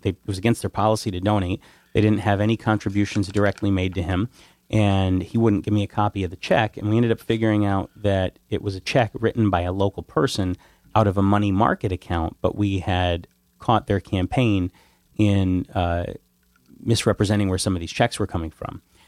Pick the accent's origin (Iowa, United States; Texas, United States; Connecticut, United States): Connecticut, United States; New Milford; also born or lived in Hudson Valley, New York; I grew up in New Milford, actually. New York and the Hudson Valley, and then in New Milford, Connecticut.